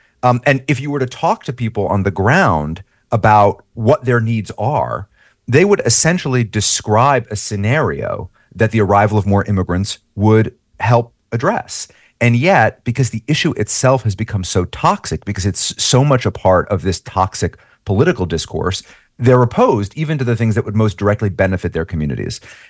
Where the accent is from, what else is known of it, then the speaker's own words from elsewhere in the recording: New York, United States; even in my home state of New York